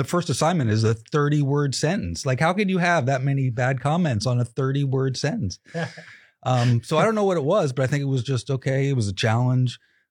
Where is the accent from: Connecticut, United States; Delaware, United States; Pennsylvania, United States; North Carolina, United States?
Delaware, United States; I grew up in Delaware, sort of a band nerd in high school.